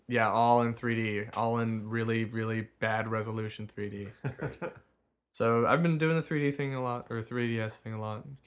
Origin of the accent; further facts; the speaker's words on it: Iowa, United States; from Iowa.